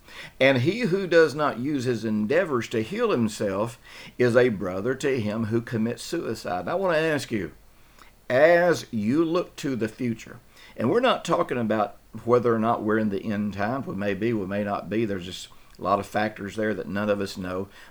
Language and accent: English; Tennessee, United States; You know, I grew up in Tennessee, rural Tennessee